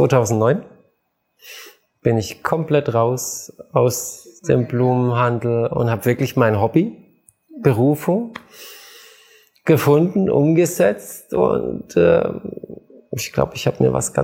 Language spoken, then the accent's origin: German; Swabia, Germany; ich komme aus Schwaben